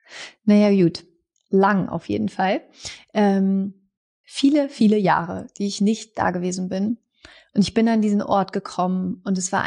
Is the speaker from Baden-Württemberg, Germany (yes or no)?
yes; Überlingen, Baden-Württemberg, Germany; born there; Und ich bin in Überling geboren.